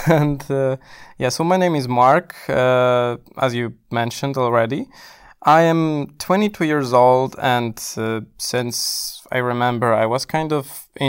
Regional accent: Poland; English is a second language; now in Germany; Oh, and by the way, as well, I can say that I come from Poland.

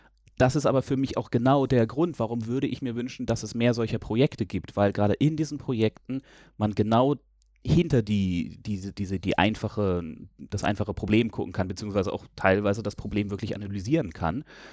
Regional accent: Berlin, Germany; born there; ich komme gebürtig aus Berlin

